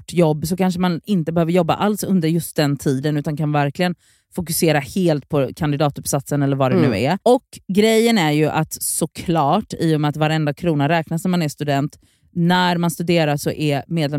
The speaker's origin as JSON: {"language": "Swedish", "town": "Gothenburg", "region": "Västra Götaland County", "country": "Sweden", "tie": "born or raised there", "said": "det var ganska nära från Biskop där jag växte upp till Backaplan."}